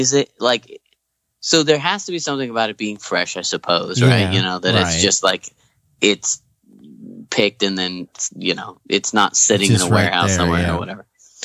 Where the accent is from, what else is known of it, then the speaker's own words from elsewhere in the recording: Kingsburg, California, United States; so I come from Kingsburg, and in Kingsburg there was this one corn stand out in, you know, a certain part of town.